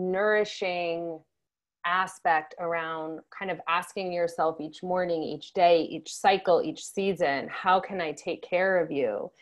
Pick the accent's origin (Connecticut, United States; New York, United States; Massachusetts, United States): Connecticut, United States; Yeah, I mean, I'm from Connecticut, and you know, in Judaism, there's so much around this is around intelligence and intellect and academia